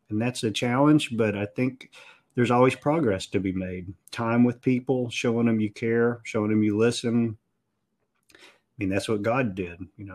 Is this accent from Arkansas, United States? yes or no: yes; Arkansas, United States; I was born and raised in Arkansas, and I never would have imagined that I would leave Arkansas.